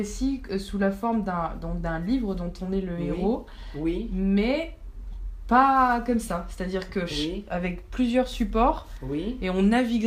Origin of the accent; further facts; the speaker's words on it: Nice, Provence-Alpes-Côte d'Azur, France; Moi je suis du sud, je suis niçoise, hein, donc.